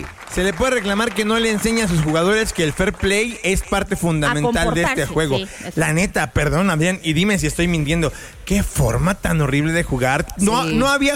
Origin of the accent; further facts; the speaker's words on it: Mexico; Como mexicanos, nos hemos visto humillados millones de veces y siempre damos la cara por nuestro país